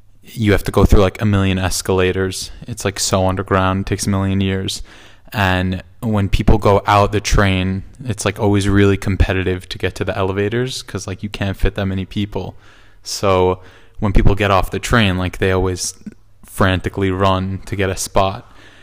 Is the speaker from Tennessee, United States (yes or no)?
no; New York City, New York, United States; I'm from New York City.